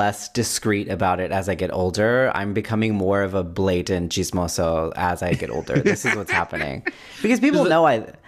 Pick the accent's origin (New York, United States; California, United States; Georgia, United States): California, United States; Moreno Valley; And I had, you know, stayed in the same hometown for, shoot, like 16 years at that point, Moreno Valley.